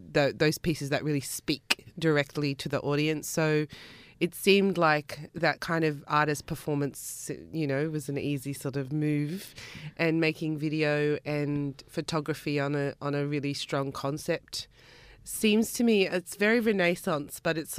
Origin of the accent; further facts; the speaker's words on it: Campbelltown, New South Wales, Australia; I wanted to sort of go back to that place, and because I'm from Campbelltown